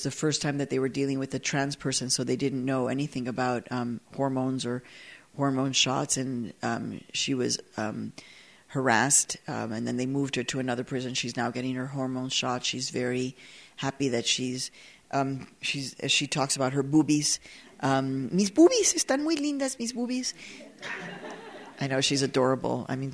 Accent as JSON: {"language": "English", "country": "United States", "said": "We're just American women who are owning our voice in this moment."}